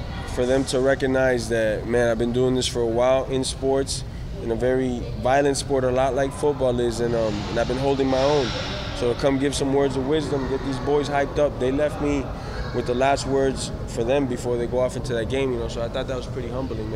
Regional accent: Miami, Florida, United States; But I'm from Miami, playboy. Ain't seen that hat. I'm a Miami goon, man.

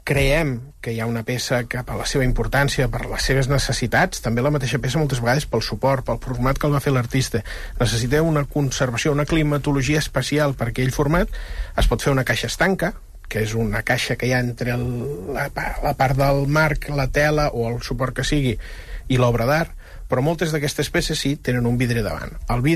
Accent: Catalonia, Spain; Els que som de la Catalunya Nova ho entenem, això, no?

